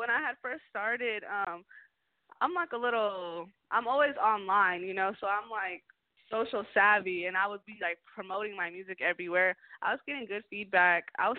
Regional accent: Riverside, California, United States; also born or lived in Moreno Valley; I'm from California. I'm from Moreno Valley and Riverside. I lived in both places 11 years each. So it's like, I'm 22 now. Exactly, literally, I'm from both those places.

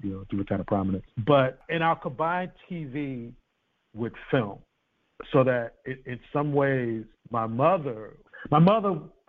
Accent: Brooklyn, New York, United States; I grew up in Bedford-Stuyvesant in Brooklyn, and there were movie theaters right in central Brooklyn

